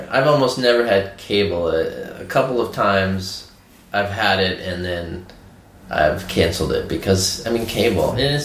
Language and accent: English; the South, United States; because I am from the South. I mean, I used to live... like a block away from a statue of Robert E. Lee.